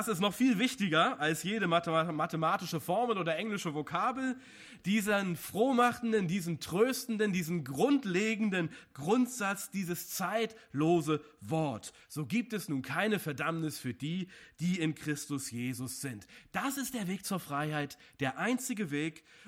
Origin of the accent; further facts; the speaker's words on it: Hamburg, Germany; Ich bin als Kind in meiner Heimatstadt Hamburg immer gerne U-Bahn gefahren.